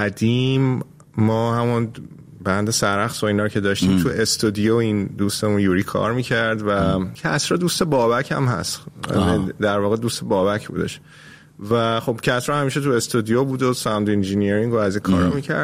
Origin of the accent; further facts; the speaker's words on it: Iran; اومدم از ایران بیرون، یه مدت من کانادا بودم، ونکوور کانادا، حدود یه سال اونجا بودم